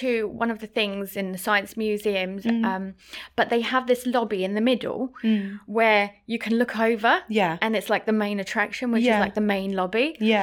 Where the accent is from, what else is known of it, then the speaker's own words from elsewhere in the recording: London, United Kingdom; I grew up in East London. So I used to speak very differently many years ago.